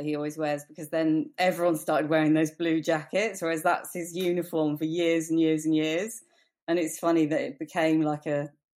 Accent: England, United Kingdom; wasn't actually until I lived in New York that I really noticed how American my upbringing had been, even though I grew up in England.

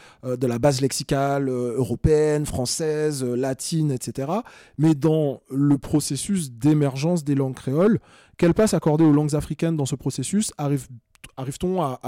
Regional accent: Martinique; Je suis martiniquais, j'ai grandi là-bas, j'ai fait une partie de mes études là-bas

